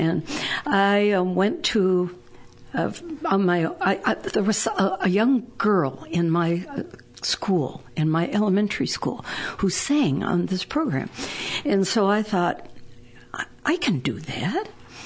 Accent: Detroit, Michigan, United States; Well, I was born and raised in Michigan. I was born in Detroit. My parents, my mother was from Scotland. My father was from Indiana.

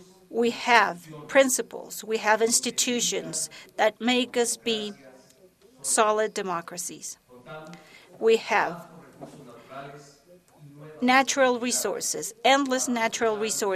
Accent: Toluca, State of Mexico, Mexico; Besides being Toluca, my hometown, this is the place where I was entrusted by the citizens to serve as the governor of this state, the state of Mexico.

